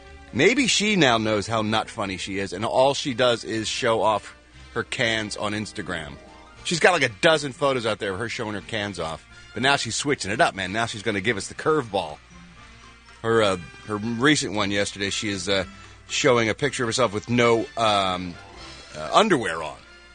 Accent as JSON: {"language": "English", "town": "Philadelphia", "region": "Pennsylvania", "country": "United States", "tie": "born or raised there", "said": "Philadelphia, Pennsylvania. Woo! My hometown."}